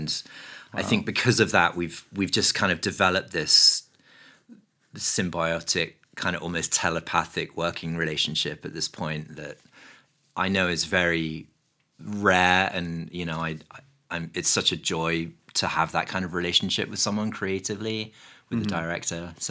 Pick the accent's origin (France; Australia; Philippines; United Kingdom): United Kingdom; London; moved away as an adult; also born or lived in New York; now in Los Angeles, United States; I grew up in West London, and then I moved to New York, and I lived there for 15 years. I moved there in like 2002, and then I've been in LA for 5 years. So yeah, I've been in the States for about 20 years.